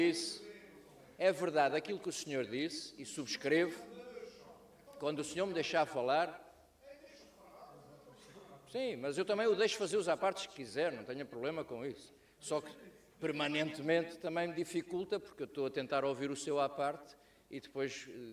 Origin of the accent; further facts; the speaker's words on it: Azores, Portugal; E aquilo que nós, enquanto açorianos, devemos enaltecer nesta questão